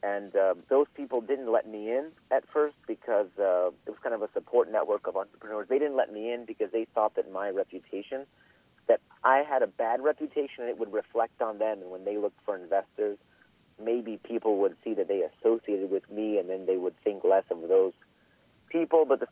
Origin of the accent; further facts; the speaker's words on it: Skokie, Illinois, United States; Yeah, I'm from Skokie, of all places, actually.